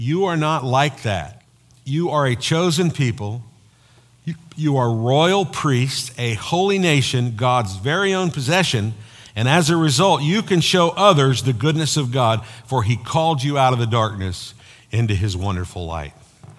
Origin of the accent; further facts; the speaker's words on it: United States; Because the only thing I have to offer is money because I'm an American.